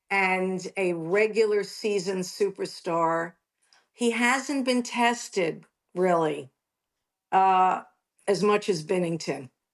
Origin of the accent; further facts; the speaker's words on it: New York, United States; I'm, you know, I'm American. I'm a New York girl.